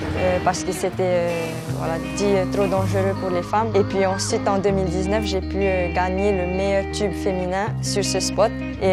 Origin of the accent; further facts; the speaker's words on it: Huahine, Leeward Islands, French Polynesia; Je suis de Huahine, île à 30 minutes.